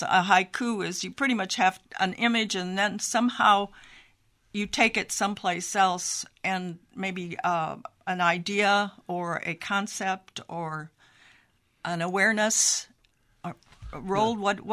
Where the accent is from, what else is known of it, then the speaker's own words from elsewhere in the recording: Moline, Illinois, United States; And, of course, I am from Moline originally.